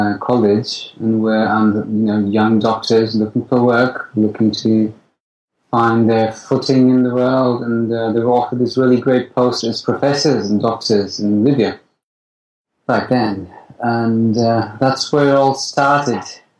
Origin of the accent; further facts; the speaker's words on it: Kolkata, West Bengal, India; born there; I was born just about in India, in Kolkata, which is in the eastern part. It's kind of shares its culture with Bangladesh.